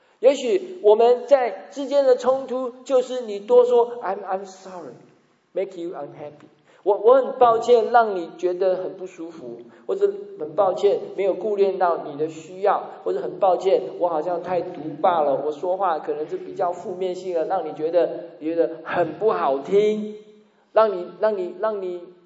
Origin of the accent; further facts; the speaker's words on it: Taiwan; 我们台湾话说假霸魔营啊，假霸行营啊